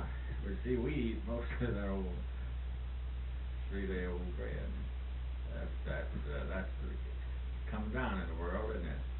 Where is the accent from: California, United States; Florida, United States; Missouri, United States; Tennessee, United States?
Tennessee, United States; Tennessee.